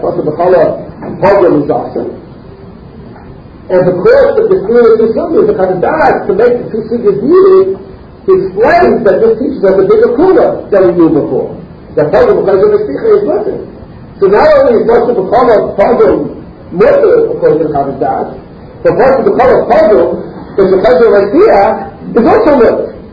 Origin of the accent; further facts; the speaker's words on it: Manhattan, New York, United States; I'm from Manhattan, but I hope to be here in time.